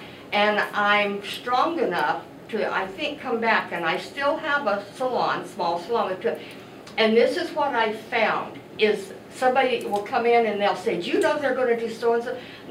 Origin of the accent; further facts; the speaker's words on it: Harrisburg, United States; But I grew up in Harrisburg, been here for over 50 years.